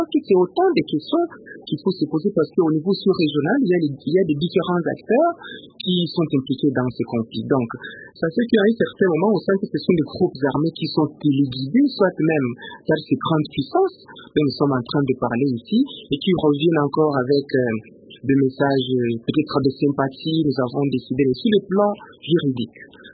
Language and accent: French; Bukavu, South Kivu, DR Congo; Moi, je viens de l'est du pays, je viens de Bukavu.